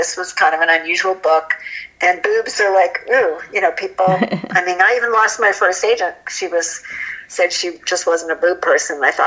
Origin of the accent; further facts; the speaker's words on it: Ohio, United States; And all my friends from high school, I grew up in Ohio.